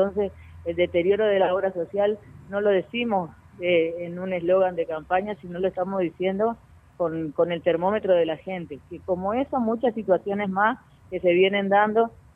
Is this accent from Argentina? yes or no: yes; Paraná, Entre Ríos, Argentina; con mucho desarrollo territorial acá en Paraná, así que los dos somos de Paraná